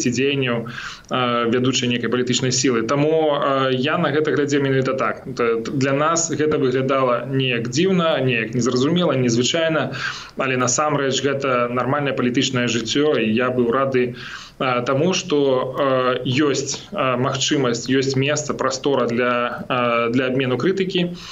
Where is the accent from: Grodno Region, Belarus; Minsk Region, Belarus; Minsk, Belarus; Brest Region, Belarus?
Brest Region, Belarus; Berazhnoye; Я нарадзіўся на Століншчыне, у вёсцы Беражное, скончыў там беларускую школу